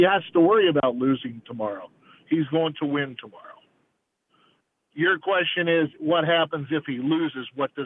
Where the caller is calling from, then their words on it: Myrtle Beach, South Carolina, United States; Hey, Corey … from Myrtle Beach.